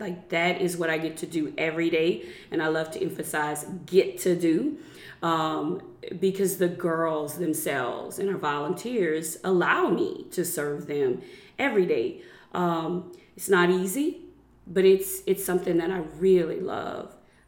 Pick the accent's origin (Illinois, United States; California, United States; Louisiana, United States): Louisiana, United States; now in Lafayette, United States; I love being a resident of Lafayette, but I'm originally from Vermilion Parish